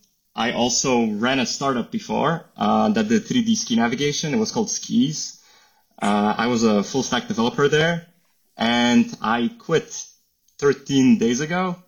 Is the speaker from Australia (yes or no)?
no; Poland; English is a second language; now in United States; I was born in Poland. It's practically Central Eastern Europe. So we border with Russia and Ukraine. So, nowadays it's a little bit of a hot area, let's call it. I was born there. I lived there 18 years of my life.